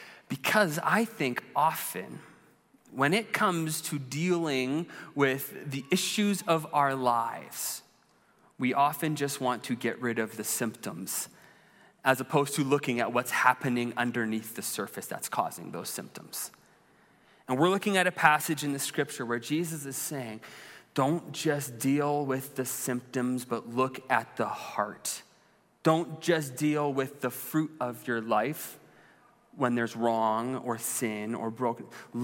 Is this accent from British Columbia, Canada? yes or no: yes; British Columbia, Canada; Many of you know, I grew up in the Okanagan, and we used to joke that there were five seasons in the Okanagan.